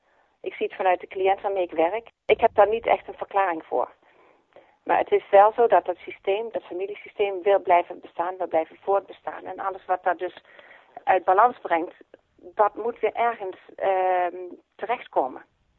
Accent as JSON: {"language": "Dutch", "region": "Limburg", "country": "Netherlands", "moved": "as an adult", "lives_now": "Haarlem, Netherlands", "said": "Dus ik ben vanwege de liefde ben ik vertrokken uit Limburg."}